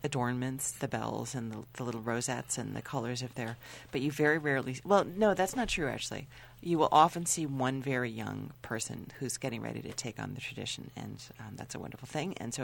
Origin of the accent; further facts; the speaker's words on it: Midwest, United States; So, like, I'm from the Midwest, and when you drive through the Midwest, what you used to see when you would drive through these big factory towns was disgusting.